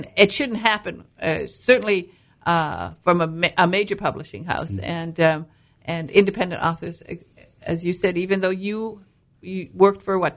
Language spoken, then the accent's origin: English; Michigan, United States; I'm a Youper from Upper Peninsula, Michigan.